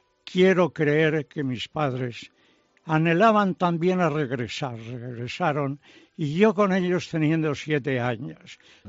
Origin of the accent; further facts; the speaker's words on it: Córdoba, Argentina; born there; Primero en Buenos Aires, luego en Córdoba, donde yo nací, regresaron a Buenos Aires.